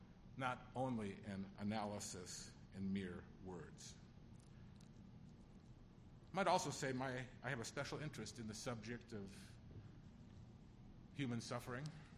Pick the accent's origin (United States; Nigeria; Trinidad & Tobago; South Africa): United States; My parents were looking for a home. They finally found a home in the United States. I grew up in the Ukrainian community of other immigrants